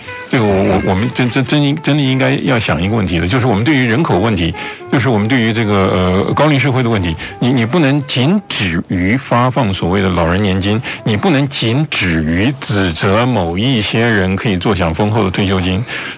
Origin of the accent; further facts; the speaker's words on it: Taiwan; 因为至少我自己在都市里面长大，我很难去说我能够了解农村的问题等之类的